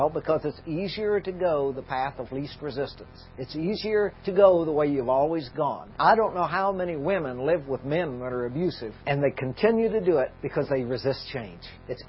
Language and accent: English; Missouri, United States; Well, I'm from Missouri, you know, and that's where all the mules are from.